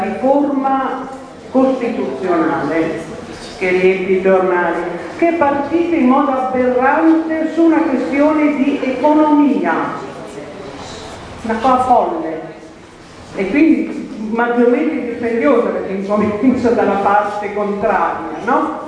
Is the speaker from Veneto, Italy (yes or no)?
no; Milan, Lombardy, Italy; noi che siamo in Lombardia, sono di Milano